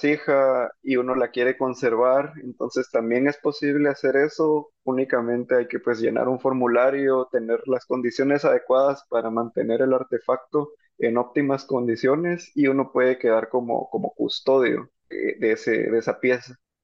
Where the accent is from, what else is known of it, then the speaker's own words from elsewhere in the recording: Guatemala; nos pertenece a todos como guatemaltecos